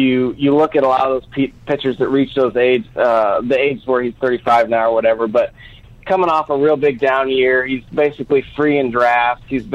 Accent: St. Louis, Missouri, United States; I just attacked on 314 at the end since I'm from St. Louis.

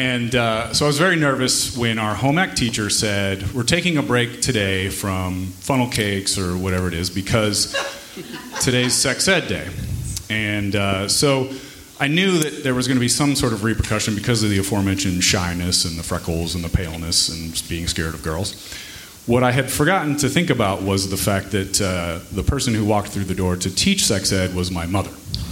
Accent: Kansas, United States; I grew up in Kansas, so kind of similar.

